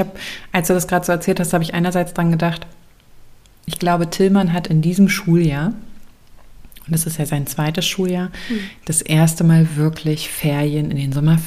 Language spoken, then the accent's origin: German; West Germany, Germany; ich bin im Westen groß geworden.